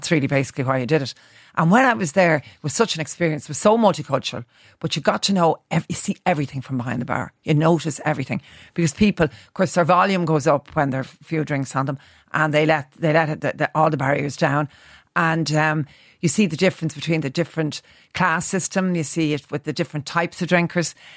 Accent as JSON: {"language": "English", "country": "Ireland", "said": "being Irish"}